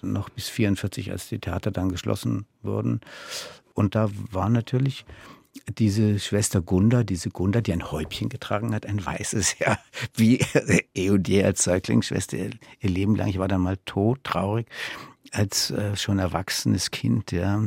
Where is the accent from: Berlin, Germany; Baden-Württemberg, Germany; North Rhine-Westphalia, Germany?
Berlin, Germany; also born or lived in Bertelsdorf, Germany; dass wir Kinder ja evakuiert waren als Berliner.